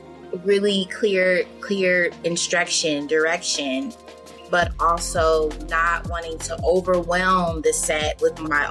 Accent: California, United States; I think for me, I grew up born and raised in the Bay Area

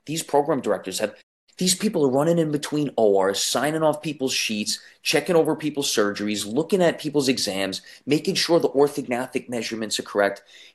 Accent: New York, United States; Closer to home for me, because I'm from Long Island, Newbix on Long Island.

